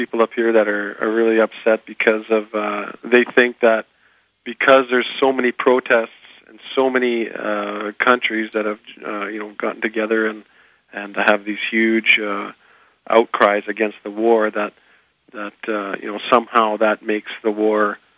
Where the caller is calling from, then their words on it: Canada; We're calling from Canada.